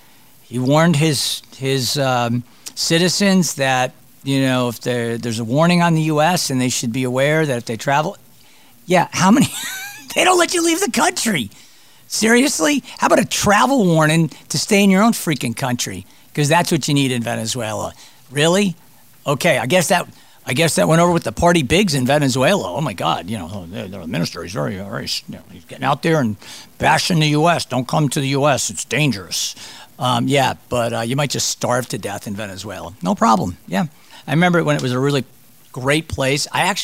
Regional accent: Chicago, Illinois, United States; born there; By the way, I was born in Chicago, relatives there.

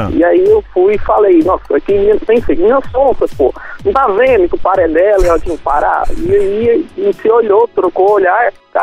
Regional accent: Ribeirão Preto, São Paulo, Brazil; now in Goiânia, Brazil; Eu sou de Ribeirão Preto.

